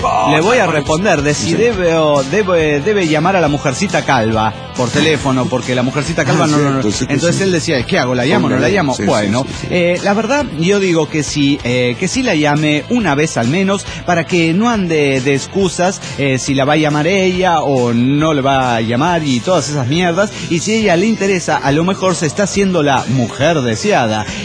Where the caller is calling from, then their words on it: Costa Rica; de Costa Rica.